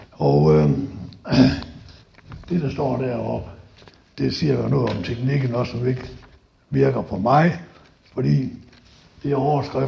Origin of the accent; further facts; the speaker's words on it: Central Denmark Region, Denmark; born there; jeg er født i Danmark, og så helt specielt Vestjylland selvfølgelig.